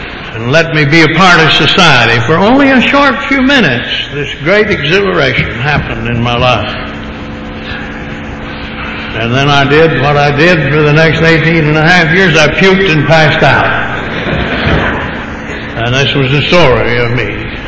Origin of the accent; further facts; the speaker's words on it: Tyler, Texas, United States; born there; I was born in Tyler, Texas, and had no control over that.